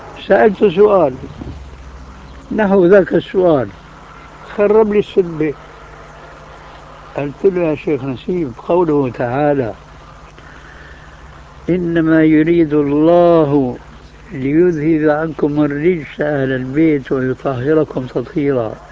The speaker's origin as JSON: {"language": "Arabic", "town": "Damascus", "region": "Damascus Governorate", "country": "Syria", "said": "وهذا قليل جدا عندنا في دمشق"}